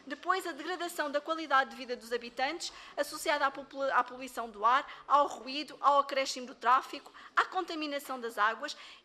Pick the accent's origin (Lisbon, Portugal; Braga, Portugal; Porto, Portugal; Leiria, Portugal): Lisbon, Portugal; Neste caso, eu sou de Lisboa, mas apesar de ser de Lisboa e ser deputada